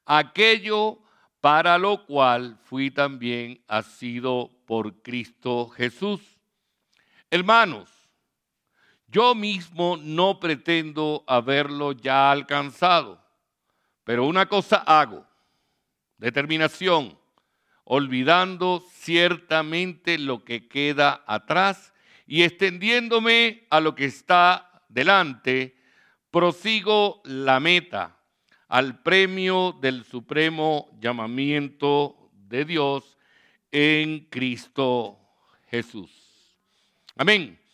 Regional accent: Caracas, Capital District, Venezuela; now in San Diego, Venezuela; soy venezolano de Caracas, la capital, vivo en el municipio San Diego del estado Carabobo

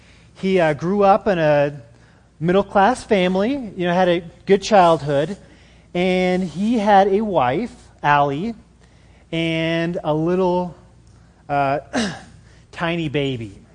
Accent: United States; If you've ever been to where I grew up in the Navajo Reservation, you can probably picture it really well.

